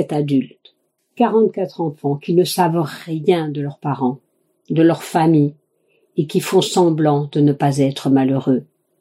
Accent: Romania; now in France; Nous, on vient de Roumanie. Moi, j'y suis née. Mon mari aussi. Mais ça fait longtemps que nous vivons en France.

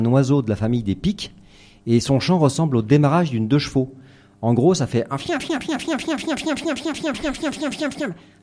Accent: Saint-Bonnet-en-Champsaur, Provence-Alpes-Côte d'Azur, France; Je suis parti de chez moi, en fait. Mmh. Hein, je suis parti de Saint-Bonnet en Champsaur dans les Hautes-Alpes.

